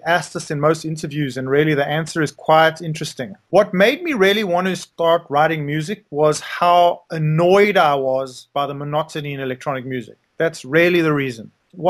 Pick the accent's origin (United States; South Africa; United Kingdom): South Africa; born there; I was born in South Africa in 1970, so I'm a little older than most of the people you probably interview in this situation.